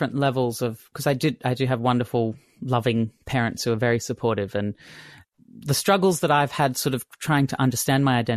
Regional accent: Brisbane, Queensland, Australia; moved away as an adult; now in Sydney, Australia; I grew up in Brisbane and I moved to Sydney when I was 18. So I call Sydney home, but technically Brisbane.

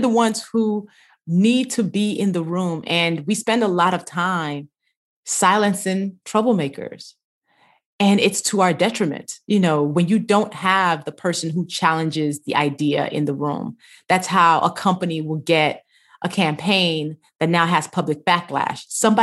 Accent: Nigeria; Yes, we lived in a big family house with my grandmother. My cousins would come over on holidays.

